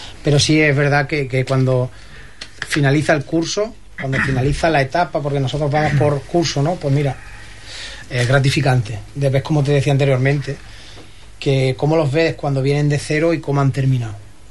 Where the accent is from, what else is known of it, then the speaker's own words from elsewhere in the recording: Jaén, Andalusia, Spain; Desde chiquitillo, pues desde Tasca, yo soy de Jaén